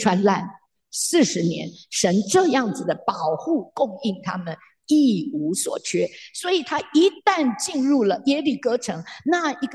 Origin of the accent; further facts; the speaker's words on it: China; 我们中国人对于钱财叫我们死是想得很透彻的，很明白的